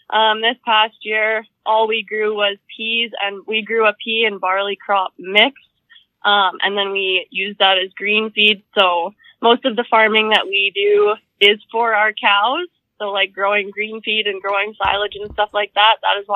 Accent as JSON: {"language": "English", "country": "Canada", "said": "I am from the Great White North, but he said toke and it's actually toque, so we'll get past that. I guess the easiest way to sum up me is I am a fourth generation rancher. My family has been here for over 100 years."}